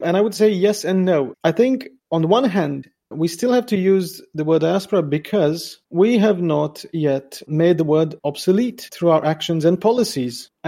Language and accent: English; Romania; English is a second language; Well, every time I go back to Romania, to my hometown, for example, it only takes me about half an hour or an hour to get over the longing or the yearning